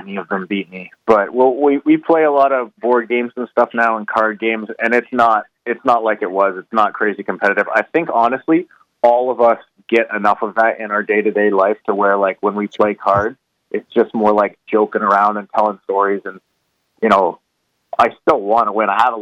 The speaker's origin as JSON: {"language": "English", "town": "Waterdown", "region": "Ontario", "country": "Canada", "tie": "born or raised there", "said": "where I grew up in Waterdown, which was a pretty small town at the time. It's massive now, but when I grew up there, it was tiny."}